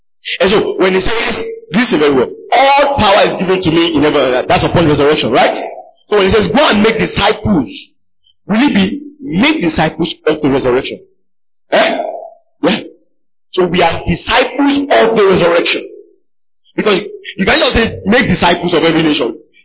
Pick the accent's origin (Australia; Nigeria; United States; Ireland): Nigeria; Delta; Delta State.